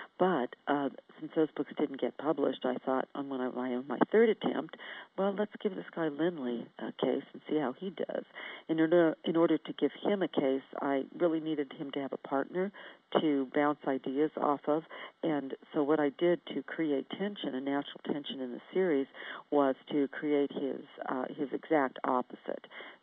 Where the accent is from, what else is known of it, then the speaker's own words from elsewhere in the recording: United States; As an American, you know, we have a totally different social structure here